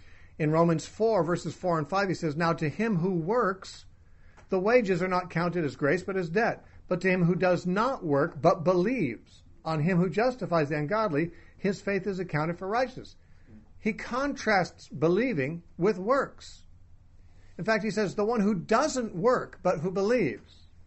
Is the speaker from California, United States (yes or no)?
yes; California, United States; Just like you believe I'm from California.